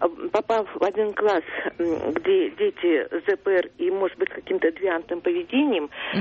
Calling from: Noginsk, Moscow Oblast, Russia; Я вам звоню из Подмосковья, из города Ногинска.

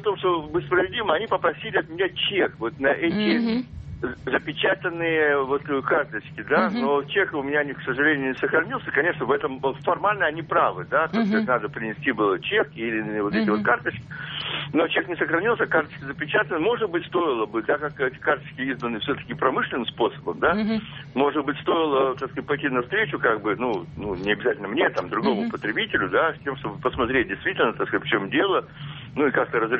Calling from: Moscow, Russia; я звоню из Москвы.

